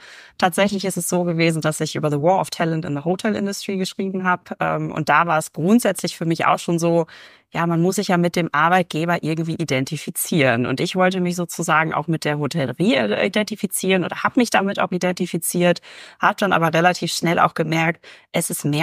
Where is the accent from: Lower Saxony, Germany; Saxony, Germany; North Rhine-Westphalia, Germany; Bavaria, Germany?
North Rhine-Westphalia, Germany; Bielefeld; moved away as an adult; Geboren und aufgewachsen bin ich in Bielefeld tatsächlich. Nach der Schule ging es dann für mich erstmal ins Ausland. Habe tatsächlich ein Au-pair-Jahr in den USA gemacht, bin dann noch ein bisschen in der Schweiz rumgetingelt und habe dann meinen Berufseinstieg in Berlin gefunden und bin dann wieder nach Bielefeld gekommen.